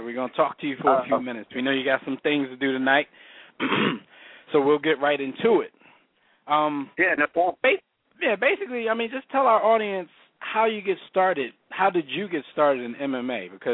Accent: Philadelphia, Pennsylvania, United States; Crazy because, you know, I'm from Philly, and growing up, I fought a lot.

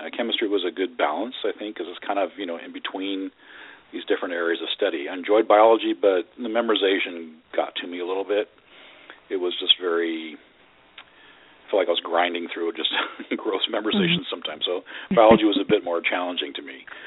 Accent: Los Angeles, California, United States; also born or lived in Tokyo, Japan; good portion of my childhood in Tokyo, and so we would alternate between Tokyo and Los Angeles. I was born in Los Angeles, and we would go back and forth between the two countries.

